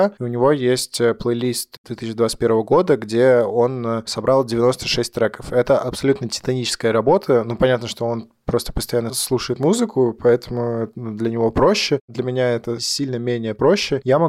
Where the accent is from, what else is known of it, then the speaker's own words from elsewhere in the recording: Saint Petersburg, Russia; потому что я сам из Петербурга, и во мне много петербургской идентичности.